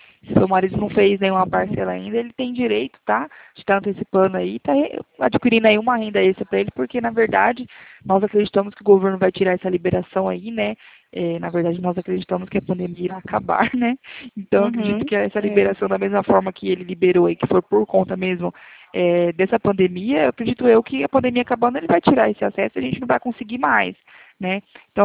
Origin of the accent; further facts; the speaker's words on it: Presidente Prudente, São Paulo, Brazil; Nós somos aqui de Presidente Prudente, interior de São Paulo.